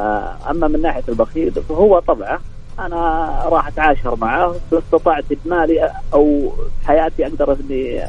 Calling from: Najran, Najran Province, Saudi Arabia; أنا أكلمكم من نجران.

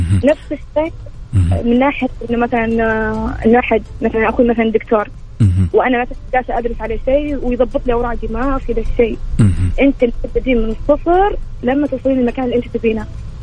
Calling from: Riyadh, Riyadh Province, Saudi Arabia

